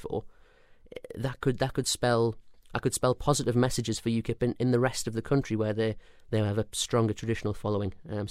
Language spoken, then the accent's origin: English; Sunderland, North East England, United Kingdom; the Sunderland seats, you know, my hometown, they're always going to be Labour.